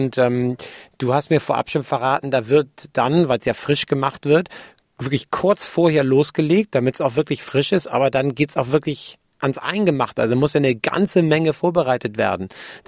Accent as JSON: {"language": "German", "country": "Austria", "lives_now": "Australia", "said": "Eine Frage, die ich dir natürlich super stellen kann als Österreicher, hier in Australien"}